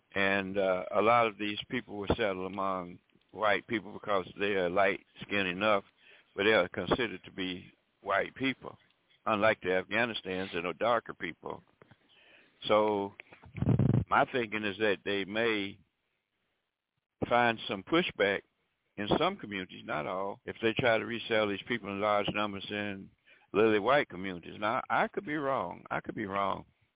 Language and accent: English; Alabama, United States; I have had this experience in my home state of Alabama of being told that I could not eat in a white restaurant back in the 50s.